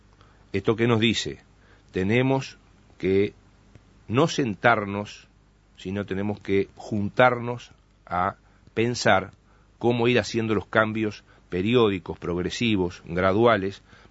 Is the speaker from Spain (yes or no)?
no; Uruguay; Yo me crié en el Uruguay donde el orgullo era vivir 30 años en el mismo barrio y trabajar 30 años en la misma fábrica.